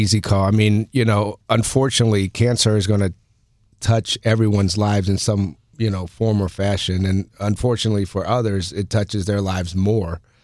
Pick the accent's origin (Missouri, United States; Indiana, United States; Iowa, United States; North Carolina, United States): Missouri, United States; St. Louis; You know, we're from St. Louis. I mean, we're used to this, yeah.